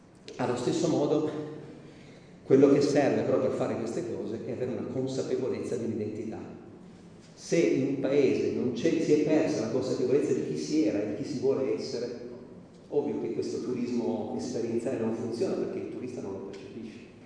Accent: Mombello, Piedmont, Italy; dove veniamo noi di Mombello, che sono 400 abitanti

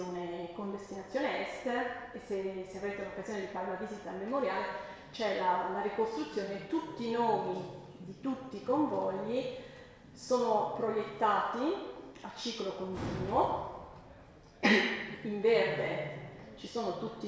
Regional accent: Novara, Piedmont, Italy; della zona di Novara, da dove vengo io

